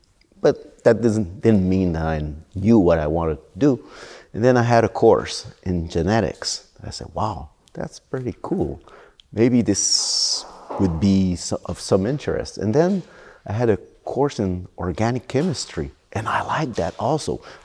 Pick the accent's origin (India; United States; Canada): Canada; Actually, I'm from Canada